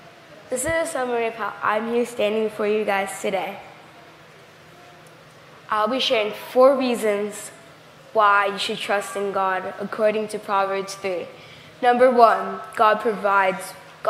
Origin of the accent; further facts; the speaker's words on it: Kingston, Jamaica; born there; I was born in Kingston, Jamaica. Life in Jamaica for some can be difficult.